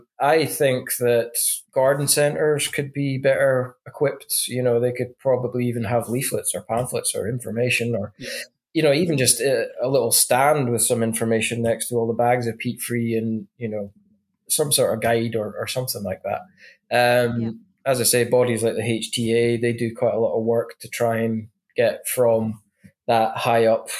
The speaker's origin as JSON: {"language": "English", "region": "Scotland", "country": "United Kingdom", "said": "that's not just because I'm Scottish"}